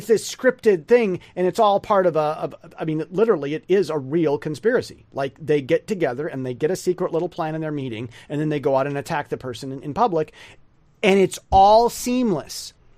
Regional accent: United States; Now, I, as an American, had concern

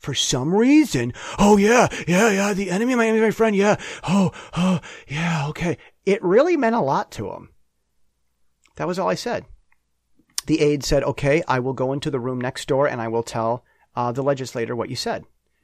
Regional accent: Michigan, United States; I'm from Michigan's 4th District.

